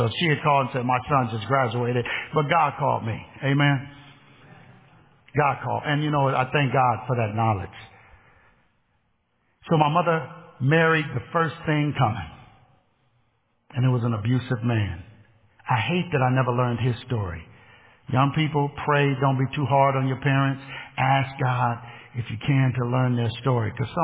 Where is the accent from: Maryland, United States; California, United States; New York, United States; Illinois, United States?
California, United States; But I grew up with gays. I'm from California. It was like not a big deal.